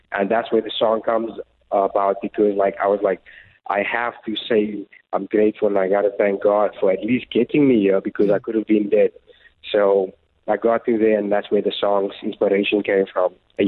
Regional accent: South Africa; And being a South African actually separated me because, like, it was something new to them because they thought South Africa was a jungle.

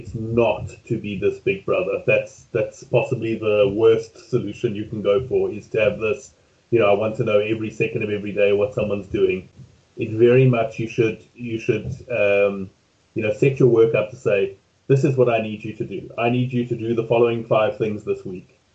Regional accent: South Africa; now in United Kingdom; being a South African myself who has moved to the UK and has worked both sides

